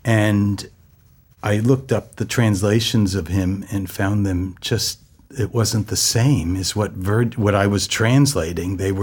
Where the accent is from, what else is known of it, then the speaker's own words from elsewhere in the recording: Connecticut, United States; Oh, I grew up in Connecticut, and as soon as I finished high school, that month I joined the Brothers of Holy Cross.